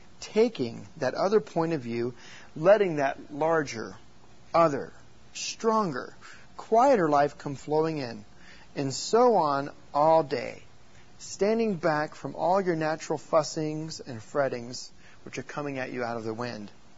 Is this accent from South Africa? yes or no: no; Oklahoma City, Oklahoma, United States; because I'm from Oklahoma City